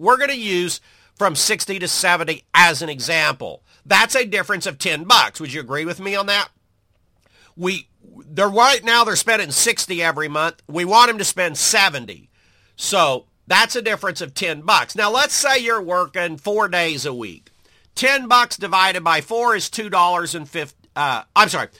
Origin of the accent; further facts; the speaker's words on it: Oklahoma, United States; Now, if this sounds highfalutin to you, and I'm from Oklahoma, excuse me